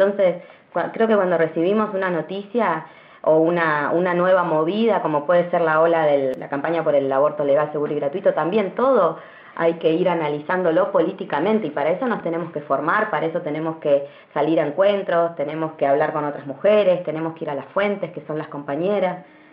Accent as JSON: {"language": "Spanish", "region": "Río Negro", "country": "Argentina", "said": "Somos mujeres de los Menucos, de Maquinchao y de Jacobasi, que, digamos, formamos parte de la Línea Sur."}